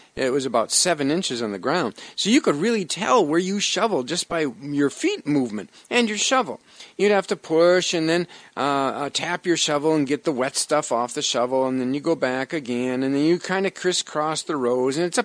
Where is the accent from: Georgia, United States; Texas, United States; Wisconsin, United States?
Wisconsin, United States; now in St. Louis, United States; I grew up in Wisconsin. And not that I moved here to St. Louis to get away from the snow